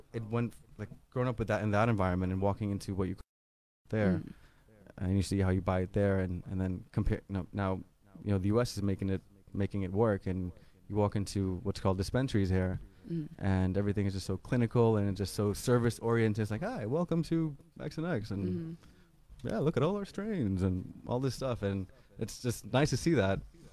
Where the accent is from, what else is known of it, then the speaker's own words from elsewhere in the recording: Netherlands; I grew up partially in the Netherlands where pot has been tolerated.